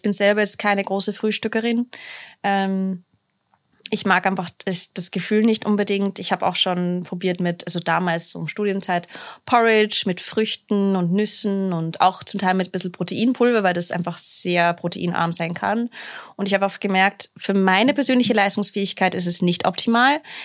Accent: United Kingdom; Ich meine, ich bin Britin, ich liebe Chips.

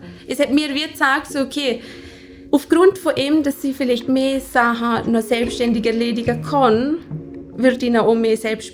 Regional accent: Liechtenstein; ich komme aus dem Fürstentum Liechtenstein

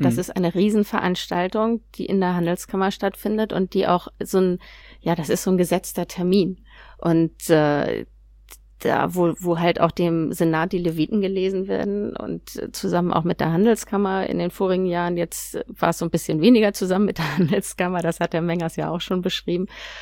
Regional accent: Hamburg, Germany; Ich bin Hamburgerin.

